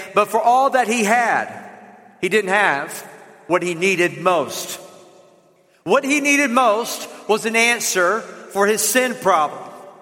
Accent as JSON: {"language": "English", "region": "the South", "country": "United States", "accent": "southern", "said": "They're like, \"Are you faking? Do you, people actually talk like this? Keep talking.\" You know, they wanted to hear that southern accent."}